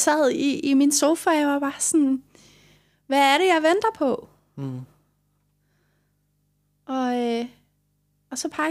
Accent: Frederikssund, Capital Region of Denmark, Denmark; also born or lived in Copenhagen; Jeg kommer fra Frederikssund.

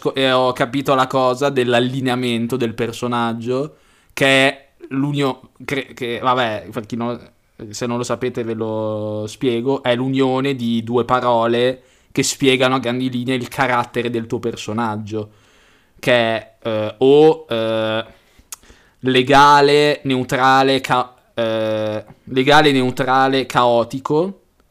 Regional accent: Bologna, Emilia-Romagna, Italy; visto che non nascondo nella pagina che sono di Bologna

